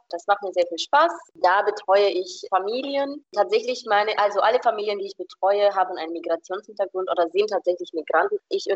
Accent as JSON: {"language": "German", "country": "Romania", "tie": "born or raised there", "moved": "as an adult", "lives_now": "Germany", "said": "ich bin 26 Jahre alt, ich komme aus Rumänien, bin in Rumänien geboren, aufgewachsen und ich bin mit 20 nach Deutschland gekommen, das war in 2014."}